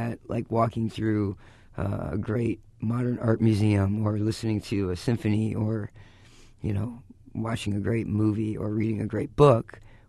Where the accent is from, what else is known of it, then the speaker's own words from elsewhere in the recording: Michigan, United States; because growing up in Michigan, when I did, it was still acceptable to rake the leaves